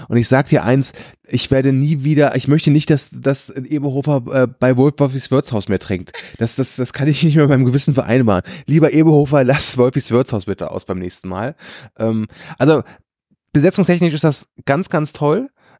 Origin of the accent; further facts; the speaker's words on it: Rhineland, Germany; Ja, also ich bin ja Rheinländer.